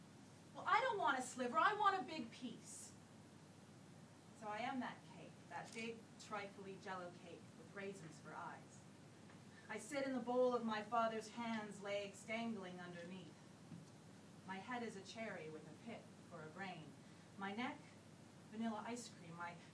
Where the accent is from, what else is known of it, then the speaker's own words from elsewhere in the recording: Canada; now in England, United Kingdom; what it's like being a Canadian here in England